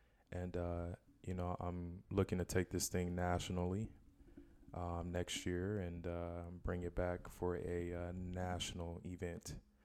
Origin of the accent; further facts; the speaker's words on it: Houston, Texas, United States; And I'm from Houston. And Houston is the number one diverse city in the country.